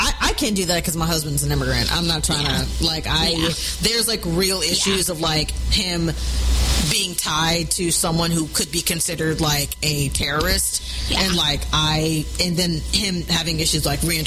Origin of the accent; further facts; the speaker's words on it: Texas, United States; But I mean, I will say this, as a Texan, like, I'm not saying that the state would ever go blue.